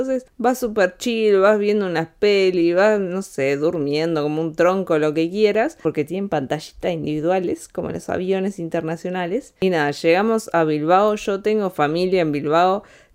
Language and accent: Spanish; Bariloche, Río Negro, Argentina; moved away; del otro lado del charco, en Bariloche, mi ciudad natal, está nevando como nunca en la historia